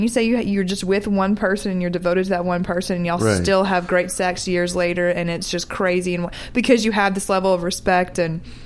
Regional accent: the South, United States; I come from the South, so I don't share a very LA lifestyle on it.

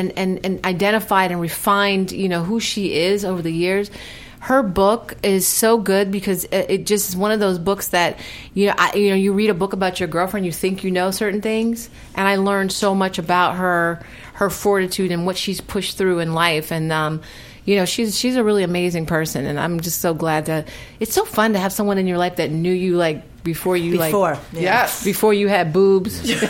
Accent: Philadelphia, Pennsylvania, United States; Well, I'm from Philly too, so and my husband played for the Eagles.

